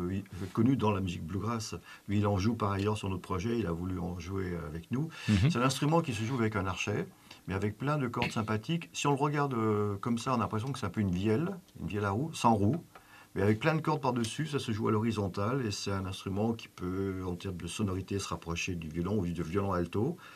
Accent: Bourg-en-Bresse, Auvergne-Rhône-Alpes, France; Bien oui, j'ai grandi ici à Bourg

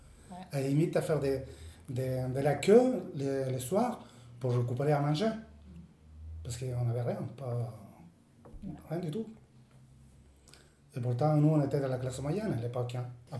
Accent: Chile; moved away; on est sorti du Chili, on se retrouvait dans le Chili.

